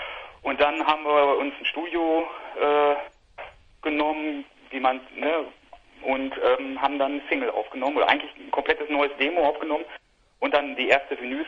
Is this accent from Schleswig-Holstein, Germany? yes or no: no; Hamm, North Rhine-Westphalia, Germany; also ursprünglich sind wir alle aus Hamm-Bischerhösen sogar. Genau. Und haben halt alle in der Nachbarschaft gewohnt und sind zusammen groß geworden.